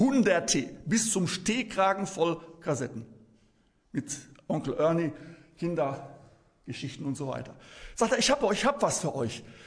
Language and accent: German; Issum, North Rhine-Westphalia, Germany; wo kommst du her? Aus Issum. Ah, sagt er, am Niederrhein.